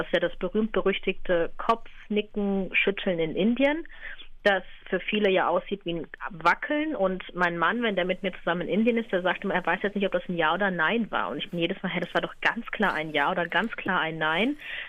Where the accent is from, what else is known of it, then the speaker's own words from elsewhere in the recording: Germany; Ja, Deutschland ist definitiv meine Heimat. Ich sage aber trotzdem, wenn mich Leute fragen, dass ich 100% Deutsch und 100% Indisch bin